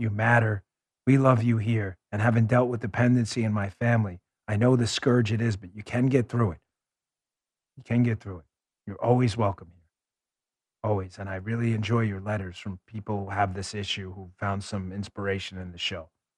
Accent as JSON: {"language": "English", "town": "New York City", "region": "New York", "country": "United States", "tie": "born or raised there"}